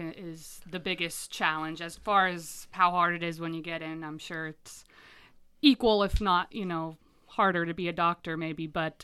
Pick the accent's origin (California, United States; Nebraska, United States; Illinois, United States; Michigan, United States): Illinois, United States; Teutopolis; So I grew up in Totopolis, Illinois, right by Effingham.